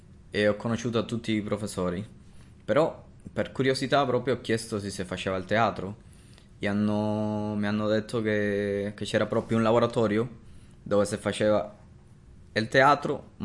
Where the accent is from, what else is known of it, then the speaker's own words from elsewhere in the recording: Cuba; c'era proprio un palco dove si parlava come se fosse al mio paese. Era proprio tornare a Cuba, viaggiare in un attimo al mio paese.